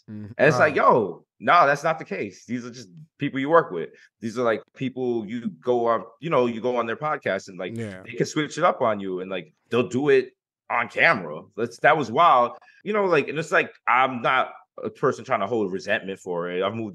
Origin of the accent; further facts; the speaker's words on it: Bronx, New York, United States; at the end of the day, I'm a guy from the Bronx. I'm always going to be a guy from the Bronx.